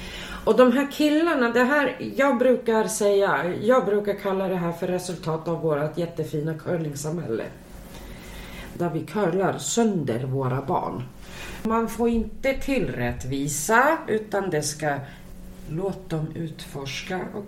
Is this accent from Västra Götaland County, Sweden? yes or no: no; Stockholm, Stockholm County, Sweden; Ja, jag är uppvuxen i Rinkeby.